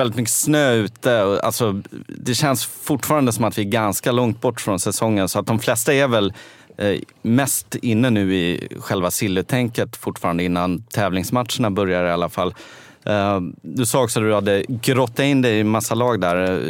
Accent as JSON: {"language": "Swedish", "town": "Stockholm", "region": "Stockholm County", "country": "Sweden", "tie": "born or raised there", "said": "Jag växte upp i Älvsjö och det är ju egentligen, säger en del, Bajenland."}